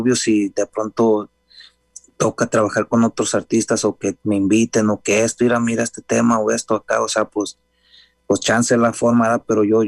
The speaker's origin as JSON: {"language": "Spanish", "town": "Guadalajara", "region": "Jalisco", "country": "Mexico", "said": "Por eso soy de Guadalajara, tengo algo con mariachi"}